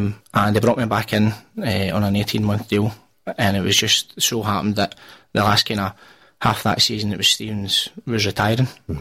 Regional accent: Greenock, Scotland, United Kingdom; Do you fancy coming to Greenock, my hometown? So it was a no-brainer.

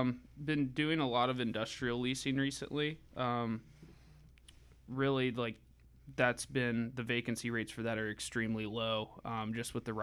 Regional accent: Tallahassee, Florida, United States; Well, I'm 25. I'm from Tallahassee. Grew up in Benton Hills. Went to Holy Comforter, then graduated high school from McClay.

